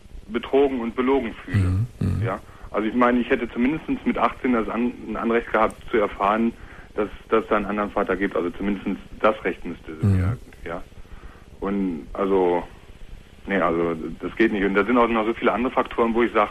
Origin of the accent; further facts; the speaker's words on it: Düsseldorf, North Rhine-Westphalia, Germany; born there; ich bin in Düsseldorf geboren.